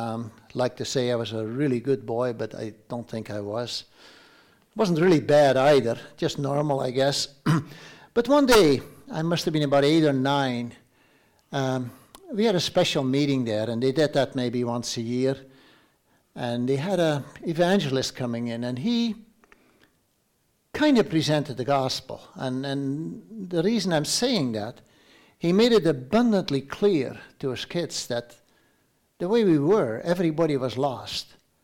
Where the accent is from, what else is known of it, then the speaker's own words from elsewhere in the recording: Stouffville, Ontario, Canada; born there; I was born in Stouffville, Ontario here, to an immigrant family. My parents had just immigrated at the beginning of that year.